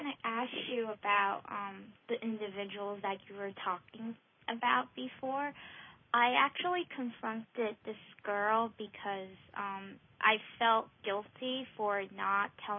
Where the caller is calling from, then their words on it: Brooklyn, New York, United States; I'm calling from Brooklyn, New York.